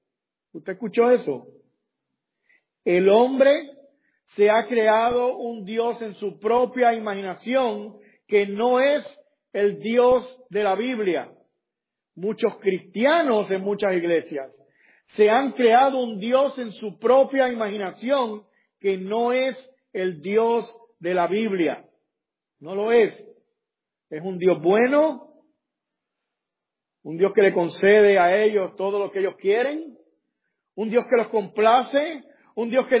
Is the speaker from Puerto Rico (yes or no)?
yes; Puerto Rico; Si yo hablo de mi país, que yo soy puertorriqueño